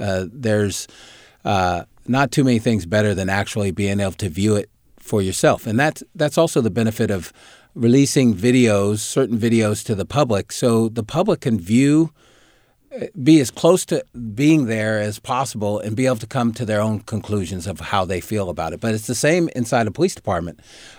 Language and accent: English; Oak Park, United States; So my understanding is growing up in Oak Park and witnessing violence, living in this world as a Black man